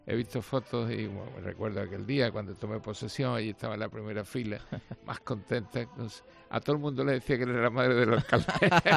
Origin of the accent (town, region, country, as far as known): Huelva, Andalusia, Spain; born or raised there; also born or lived in Badajoz